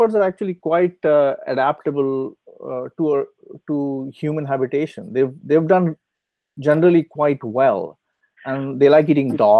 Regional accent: Maharashtra, India; I grew up in India, just outside Bombay, in a suburb

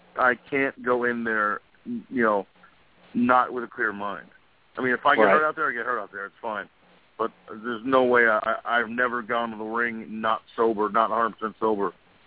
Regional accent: New Jersey, United States; from Jersey.

